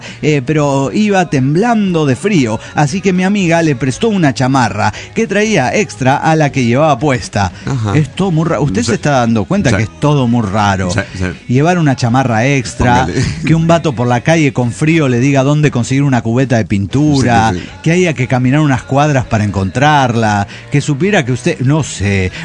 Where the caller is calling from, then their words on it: Guadalajara, Jalisco, Mexico; Hola amigos … de Guadalajara, Jalisco, México.